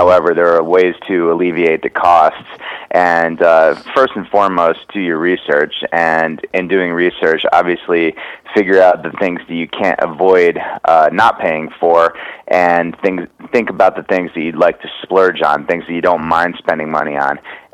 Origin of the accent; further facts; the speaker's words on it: Connecticut, United States; I'm from Connecticut, New England guy myself, and I like going down to. I grew up going down to Stone Harbor, New Jersey, and now I like going to the beach in Dewey Beach, Delaware.